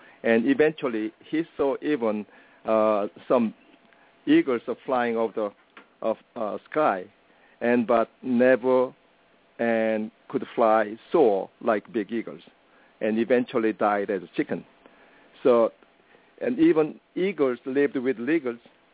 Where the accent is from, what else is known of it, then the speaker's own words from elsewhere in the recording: South Korea; When I grew up in Korea